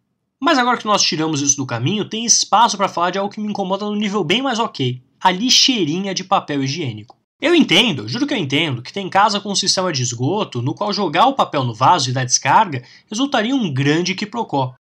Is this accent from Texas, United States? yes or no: yes; Dallas, Texas, United States; Portuguese is a second language; Eu sou de Dallas, no Texas, nos Estados Unidos.